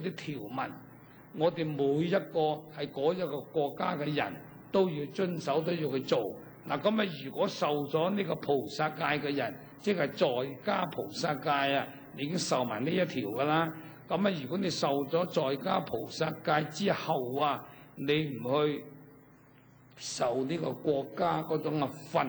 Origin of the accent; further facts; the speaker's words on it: Hong Kong; born there; 我就翻嚟香港。咁啊香港系我出生地啊，就算有咩嘢事，咁要我做，起碼我都識得聽，識得講啦